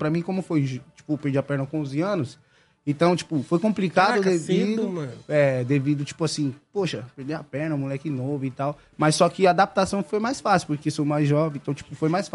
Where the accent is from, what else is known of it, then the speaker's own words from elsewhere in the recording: Suzano, São Paulo, Brazil; nós que somos do bairro de Suzano, da cidade de Suzano. E do bairro de Miguel Badra.